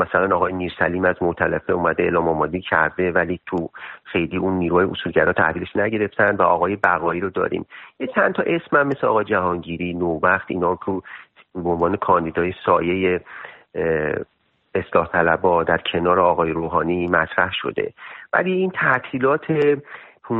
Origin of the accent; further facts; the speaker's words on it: Iran; now in Turkey; وقتی که از ایران یعنی در واقع اومدم بیرون،